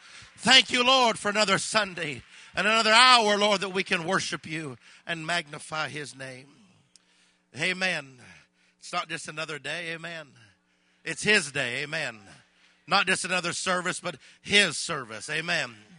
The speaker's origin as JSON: {"language": "English", "town": "Columbus", "region": "Ohio", "country": "United States", "tie": "born or raised there", "said": "I am from Columbus, Ohio. Originally, that is my home. Been born and raised there. Fifth generation Pentecostal, and blessed by that."}